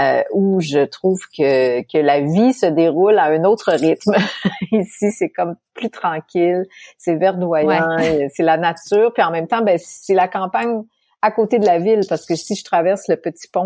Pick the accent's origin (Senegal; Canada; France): Canada; Quebec City, Quebec; Je suis née à Québec, Québec, là, c'est-à-dire la ville de Québec, dans la province de Québec, ce qui est un peu parfois mêlant pour les Français ou pour les gens qui habitent pas ici.